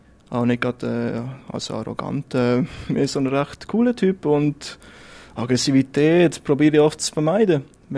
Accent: Switzerland; Ich bin natürlich in der Schweiz aufgewachsen und in der Schweiz bin ich unterstützt worden. Ich habe hier meine Schule gemacht, ich habe meinen Tag-Kulturkreis in der Schweiz integriert

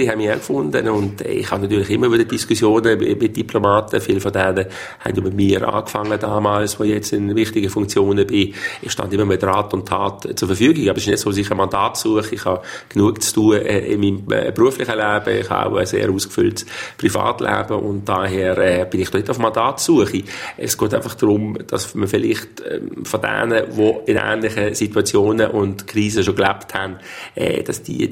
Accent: Switzerland; Es ist ja so, dass man in Deutschland eigentlich als Schweizer mit grossem Wohlwollen als Individuum aufgenommen wird.

